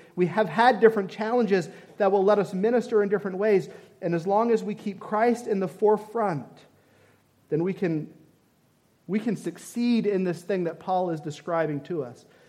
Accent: Vermont, United States; She grew up in Massachusetts. I grew up in Vermont.

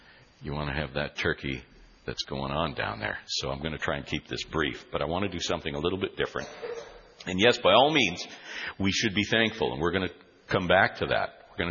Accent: North Battleford, Saskatchewan, Canada; I can remember when I was a youngster growing up in North Battleford

